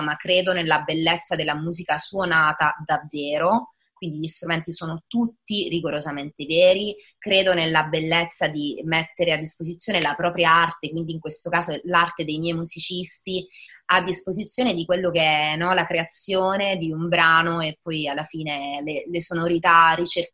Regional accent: Basilicata, Italy; sento veramente il calore del mio paese, sono felicissima di questa cosa. E poi amo la Basilicata, che è una terra magica, bellissima, selvaggia

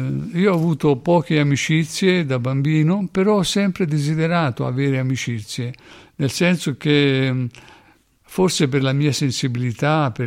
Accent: Catania, Sicily, Italy; Io sono nato a Catania, sono nato a qualche chilometro dall'Etna, che sta eruttando proprio in questi giorni

